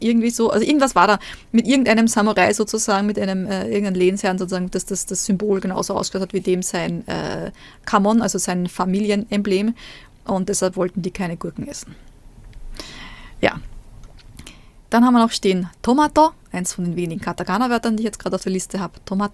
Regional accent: Fukui, Japan; Und ein sehr bekanntes Gericht bei uns in Fukui ist Oroshi Soba.

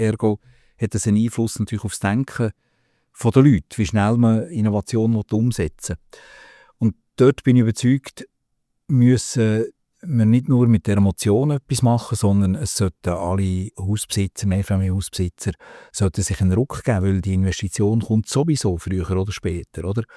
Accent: Switzerland

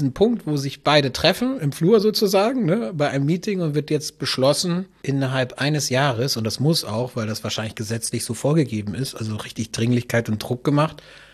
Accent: Germany; Wir kommen ja aus Deutschland.

